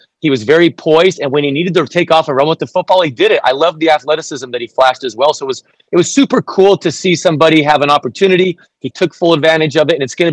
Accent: Arizona, United States; I grew up in Arizona. You kind of know what kids are coming out of your home state.

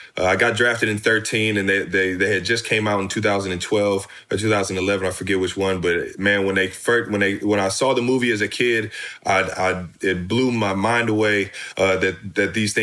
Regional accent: Cleveland, Ohio, United States; I grew up in Cleveland, man, so I heard the legend of Mark Price, man.

